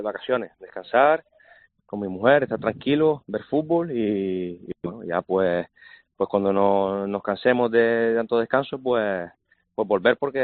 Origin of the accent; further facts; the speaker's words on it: Telde, Canary Islands, Spain; todos los directivos somos de Telde, hemos jugado todos en el Telde